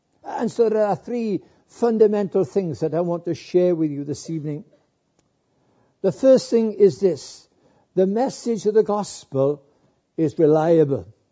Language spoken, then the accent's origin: English; Wales, United Kingdom; When I grew up in South Wales, my late dad was a pastor before me